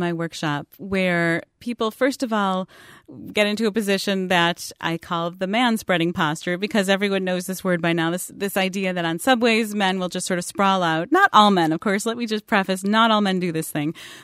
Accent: Wisconsin, United States; My father was from Mexico, but I grew up in Wisconsin with my mom, who was, you know, of German heritage, and my grandparents.

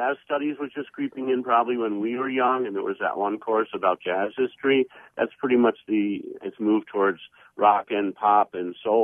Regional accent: New Jersey, United States; So I'm from Northern New Jersey, so I saw the … in little bars

